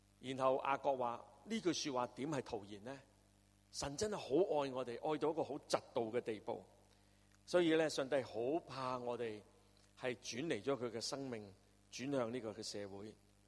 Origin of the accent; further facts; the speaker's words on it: Hong Kong; 很多人都很关心我们香港，关心我们香港人